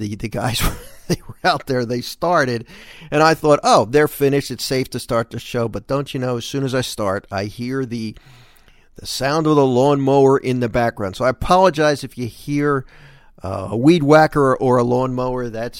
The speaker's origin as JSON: {"language": "English", "town": "Philadelphia", "region": "Pennsylvania", "country": "United States", "tie": "born or raised there", "said": "I remember growing up in Philly, there was a parish called St. Bartholomew's."}